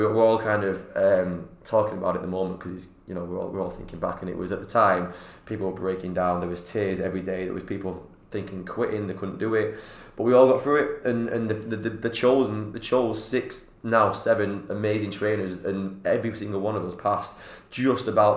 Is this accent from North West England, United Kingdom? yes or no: yes; Bolton, North West England, United Kingdom; because I come from Bolton to Manchester.